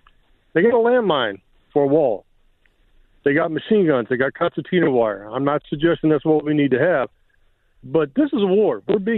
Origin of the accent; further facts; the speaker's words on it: Texas, United States; My last point, looking as an American citizen and a former Texan, Roseburg, Richmond, Seguin, New Brunswick, that's my area.